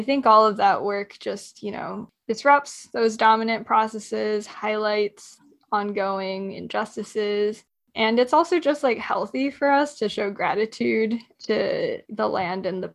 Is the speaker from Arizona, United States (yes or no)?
yes; Tucson, Arizona, United States; So I'm from Tucson, Arizona, and that is traditionally the land of the Tohono O'odham people.